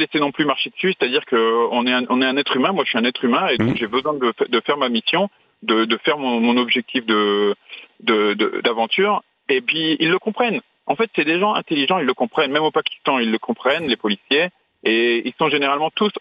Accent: France; je lui dis en arabe, je suis français

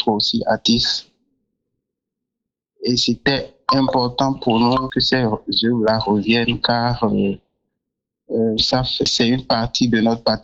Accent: Benin; Déjà, en tant qu'artiste et en tant que Béninois

